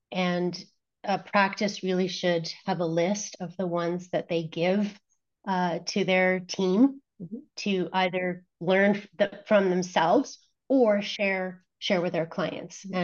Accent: Toronto, Ontario, Canada; now in United States

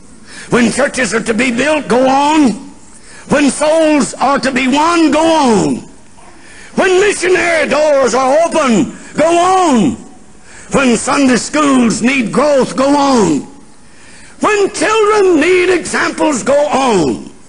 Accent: the South, United States; But I was raised in the South, my brother and I, on a farm.

